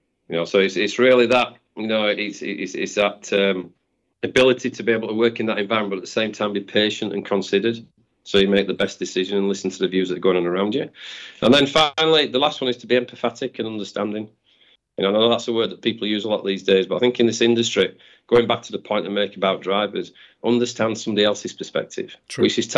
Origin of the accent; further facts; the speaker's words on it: Brighouse, Yorkshire and the Humber, United Kingdom; Brighouse, which is my hometown in West Yorkshire.